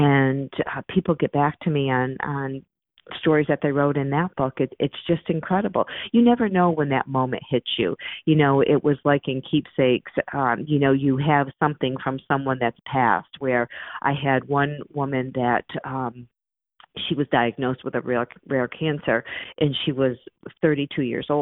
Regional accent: Fort Edward, New York, United States; I had one woman that I actually know from my hometown in upstate New York, Fort Edward.

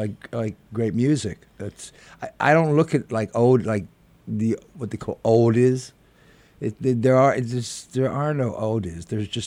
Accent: Worcester, West Midlands, United Kingdom; I'm from the heartland of England. I'm from Worcester.

